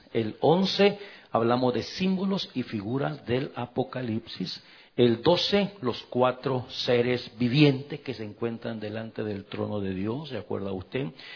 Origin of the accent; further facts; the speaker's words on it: El Salvador; Como buen salvadoreño